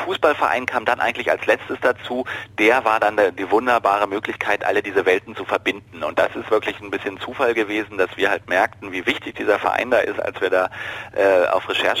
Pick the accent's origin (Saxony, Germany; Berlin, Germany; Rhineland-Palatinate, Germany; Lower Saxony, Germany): Berlin, Germany; heute noch zweimal die Woche in der zweiten Uniliga in Berlin, wo ich herkomme.